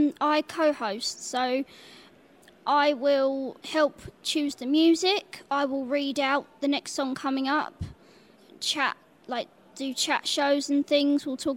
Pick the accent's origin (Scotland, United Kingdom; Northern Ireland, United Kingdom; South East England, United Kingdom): South East England, United Kingdom; Minster; I'm from Minster on the Isle of Sheppey in Kent. I'm 20 years old and I'm completely blind.